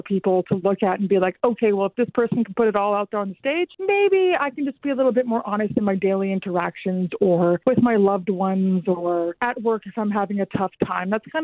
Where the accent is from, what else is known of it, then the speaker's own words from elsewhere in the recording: Alberta, Canada; But note that I am actually mainly a Stony person, also a little bit of Cree, but I am an English speaker.